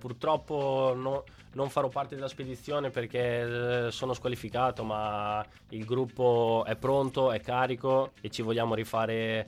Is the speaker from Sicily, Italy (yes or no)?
no; Forlì, Emilia-Romagna, Italy; Io sono di Forlì.